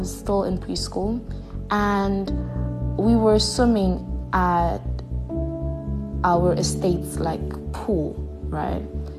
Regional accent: Eswatini; now in South Africa; I'm black, female, and I'm also from another country. I'm from Eswatini.

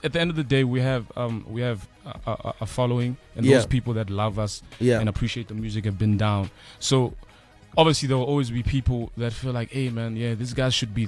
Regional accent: Eastern Cape, South Africa; Yeah, I'm from Eastern

